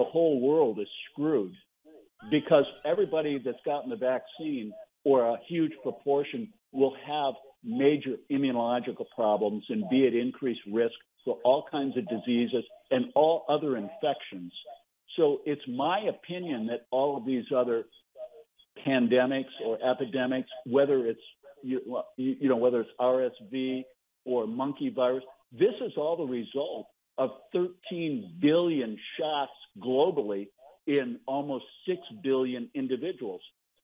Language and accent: English; Gulf Breeze, Florida, United States; And we are all from Gulf Breeze, Florida